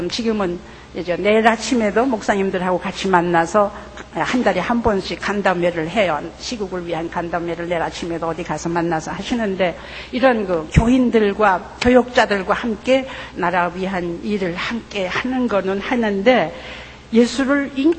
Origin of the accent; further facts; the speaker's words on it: Pyongyang, North Korea; 평양 사람이고 그러니까 평양 고향이 같으니까 나이도 비슷하고 하니까